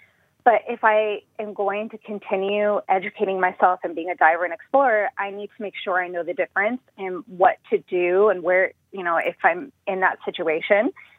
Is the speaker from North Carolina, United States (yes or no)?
no; South Dakota, United States; Okay, so I grew up in South Dakota, and so like most of you, I was interested and fascinated with sharks, but of course, I didn't understand them. I had never even been in the ocean.